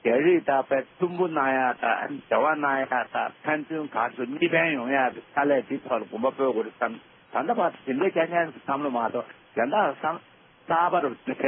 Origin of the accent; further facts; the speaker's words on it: Shandong, China; 俺山东人么就今天送不的去吃过了